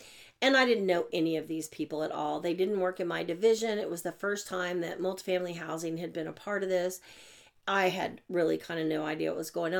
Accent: Oklahoma City, Oklahoma, United States; from Oklahoma City.

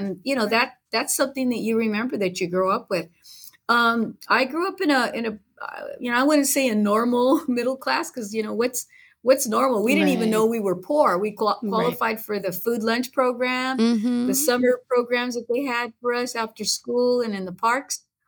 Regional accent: La Puente, California, United States; I grew up out in the San Gabriel Valley in LA County in a community known as La Puente, which is largely Latino, working class, immigrant, and, you know, community. And my parents were both immigrants.

